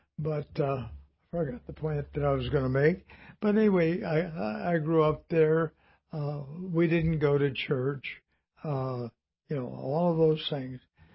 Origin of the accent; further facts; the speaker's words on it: Compton, California, United States; I grew up in Compton, California, which is a terrible place to live today.